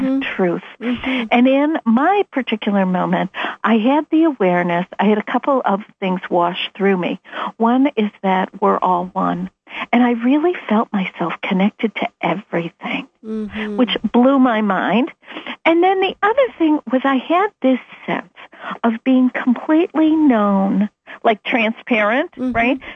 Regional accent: Midwest, United States; you know, I'm from the Midwest.

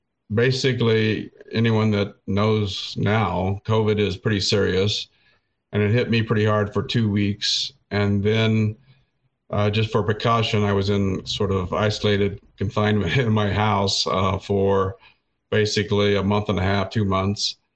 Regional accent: Oklahoma, United States; moved away as an adult; also born or lived in Texas / London, United Kingdom / New York; now in Michigan, United States; starting with my home state of Oklahoma, moving to Texas, then to London, England, then to New York, and then to Michigan 22 years ago.

